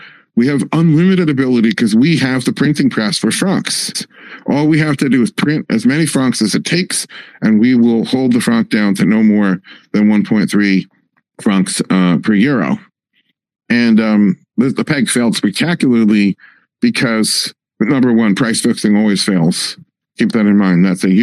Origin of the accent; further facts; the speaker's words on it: United States; I think as an American, I have the right to say this